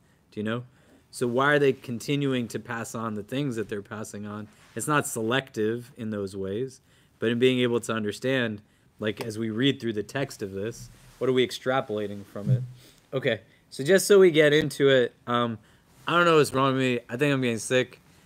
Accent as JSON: {"language": "English", "country": "Pakistan", "said": "I can say this because I'm Pakistani, right?"}